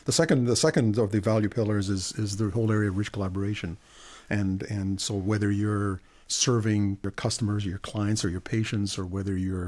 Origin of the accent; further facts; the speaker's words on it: Ottawa, Ontario, Canada; and I'm from Ottawa